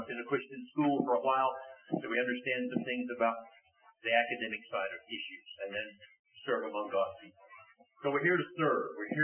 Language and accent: English; the South, United States; well, you know, I came from the South. That's the way my parents brought me up